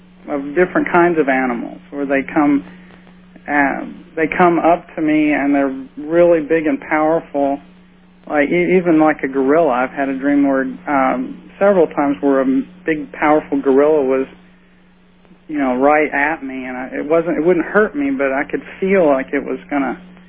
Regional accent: Memphis, Tennessee, United States; I'm from Memphis.

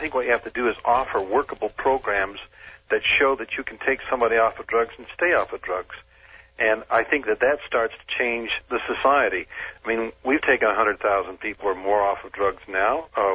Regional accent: Utah, United States; And I grew up out in Utah originally, so I saw, you know, I saw the Mormons

